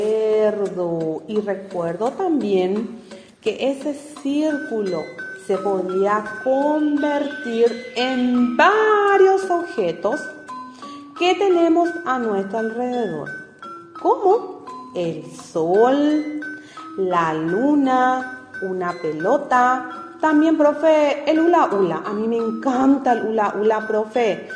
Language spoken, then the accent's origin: Spanish; Paraguay; Nuestro Paraguay es hermoso, tiene muchísimas cosas lindas, profe, que tenemos que apreciar como paraguayos que somos.